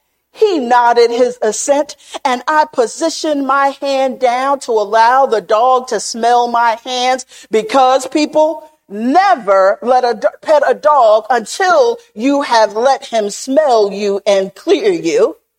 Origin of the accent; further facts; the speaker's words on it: Arkansas, United States; Unlocked, a jail experiment occurs in my home state of Arkansas